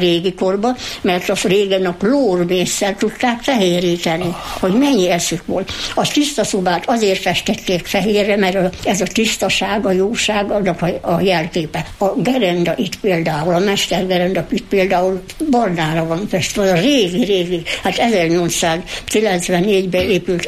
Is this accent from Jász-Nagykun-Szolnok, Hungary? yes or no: yes; Jász-Nagykun-Szolnok, Hungary; Én arra vagyok büszke, hogy született Szent Andrási, született Jász vagyok, mert az én nagypapám 1861-ben, a déd nagyapám így kaptak ki a jussát. és ők ugye úgy származtak itt